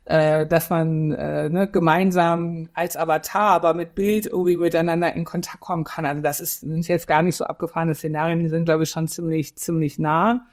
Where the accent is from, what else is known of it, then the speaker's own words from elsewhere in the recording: Cologne, North Rhine-Westphalia, Germany; ich komme aus Köln